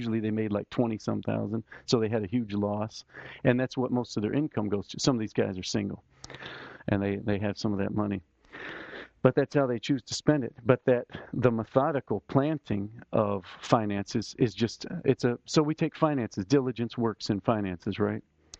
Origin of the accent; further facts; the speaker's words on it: Charlottesville, Virginia, United States; I was from Virginia in Charlottesville.